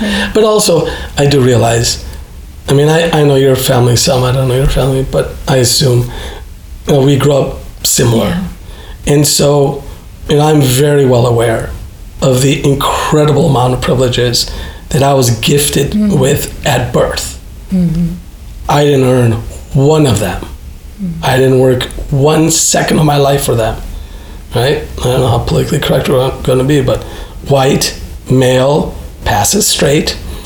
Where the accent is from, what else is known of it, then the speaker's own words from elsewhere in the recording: Chicago, Illinois, United States; because I grew up in Chicago, public school, you know, you had people from all stratas of society.